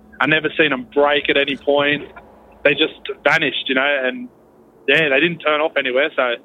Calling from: Sydney, New South Wales, Australia; I'm calling from Sydney, Australia.

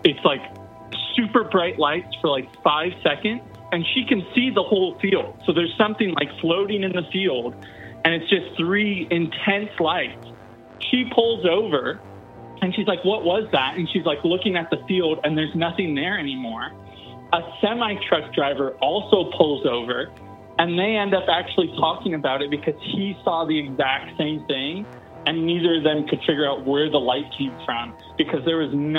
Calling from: California, United States; I'm calling from Northern California.

